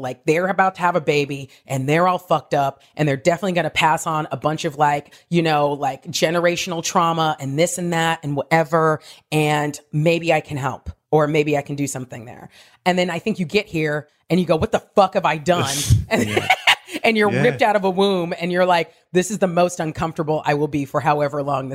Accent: Diamond Bar, California, United States; born or raised there

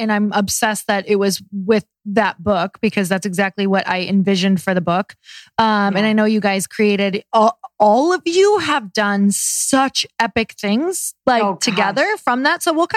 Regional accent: Michigan, United States; I'm from Michigan.

